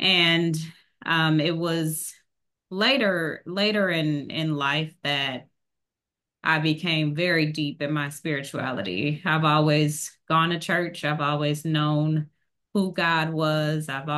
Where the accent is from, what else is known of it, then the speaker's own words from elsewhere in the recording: Cincinnati, Ohio, United States; also born or lived in Auburn, Alabama; So I am a Cincinnatian, born and raised in Cincinnati. I went away for college in years ago, but it was at Auburn University in Alabama. So sometimes you'll hear a little twang in my voice because it just has not left me.